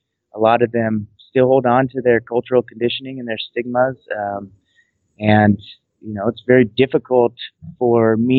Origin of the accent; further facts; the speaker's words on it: Fort Collins, Colorado, United States; Well, I'm actually from Fort Collins, Colorado